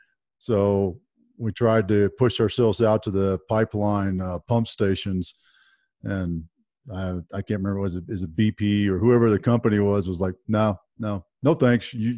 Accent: Fort Worth, Texas, United States; was in Fort Worth, my hometown. So they would drive me up to hometown

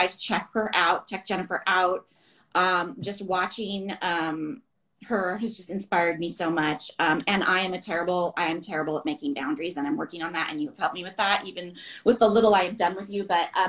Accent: California, United States; I'm from California, but people are always like, are you from the East Coast?

